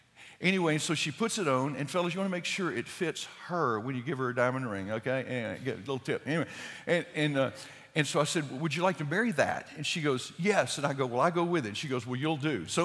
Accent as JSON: {"language": "English", "town": "College Station", "region": "Texas", "country": "United States", "tie": "born or raised there", "said": "So I grew up in College Station. It was a really small town in those days"}